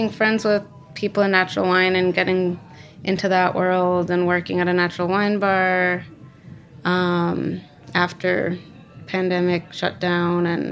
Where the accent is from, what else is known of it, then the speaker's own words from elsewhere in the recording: Vermont, United States; I was born and raised in Vermont, small town. My parents are both New Yorkers.